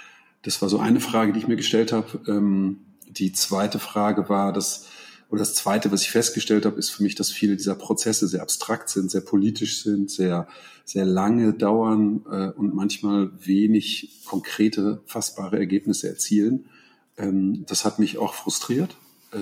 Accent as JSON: {"language": "German", "region": "North Rhine-Westphalia", "country": "Germany", "said": "Ich komme so aus dem Münsterland, Bauernhof"}